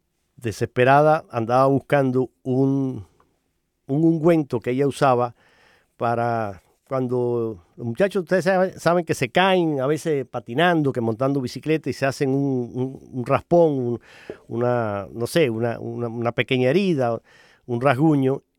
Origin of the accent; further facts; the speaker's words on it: Holguín, Cuba; pertenece a la diócesis de Holguín, yo soy de allí